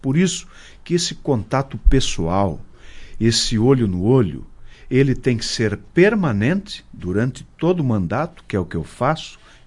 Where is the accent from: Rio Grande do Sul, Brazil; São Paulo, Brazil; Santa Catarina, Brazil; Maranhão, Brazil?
Rio Grande do Sul, Brazil; Marau; é aqui, na minha cidade, na minha terra, que eu encontro as forças e a energia para seguir nesta jornada